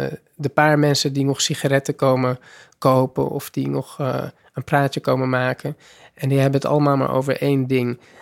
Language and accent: Dutch; Netherlands; ik kom uit Nederland